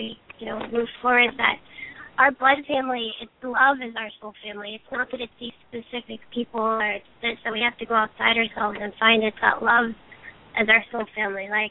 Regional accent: Texas, United States; I'm from Texas and they definitely are like that, but they love me

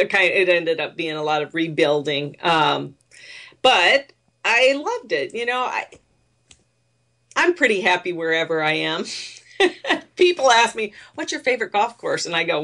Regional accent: South Dakota, United States; And I always played growing up, and I grew up in South Dakota, so I had a lot of success there.

